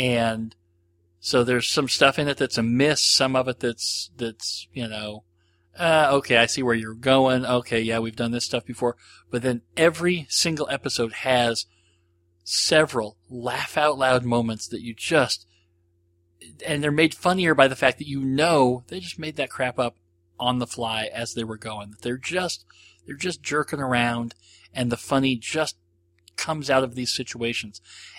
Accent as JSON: {"language": "English", "country": "Canada", "said": "I'm very Canadian in that I put ketchup on my macaroni and cheese sometimes, but not always."}